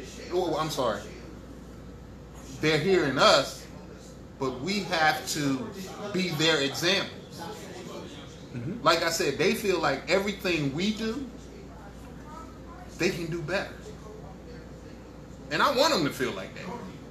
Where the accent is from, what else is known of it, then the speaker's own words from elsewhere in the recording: Mobile, Alabama, United States; I was raised in the South.